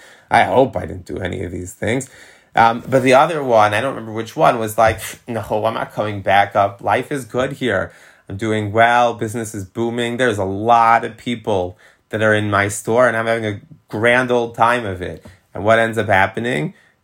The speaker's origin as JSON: {"language": "English", "town": "Jamaica Estates", "region": "New York", "country": "United States", "tie": "born or raised there", "said": "I grew up in Jamaica States."}